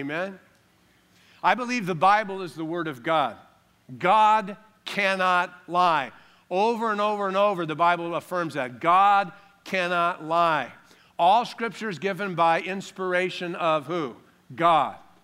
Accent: California, United States; I thought, wait a minute, I'm from California.

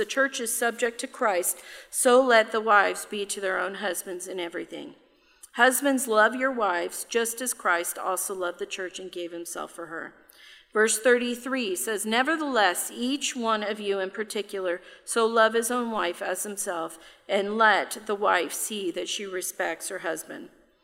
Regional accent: California, United States; and I'm from California.

